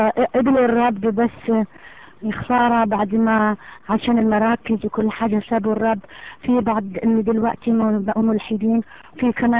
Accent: Algiers, Algiers Province, Algeria; ولدت في الجزائر العاصمه، وكبرت وعشت هناك كتير، ومن عيله طبعا مسلمه.

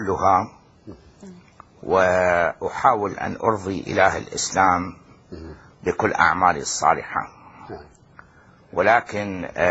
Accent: Iraq; من العراق، ولدت في العراق من عائلة مسلمة متعصبة جدا

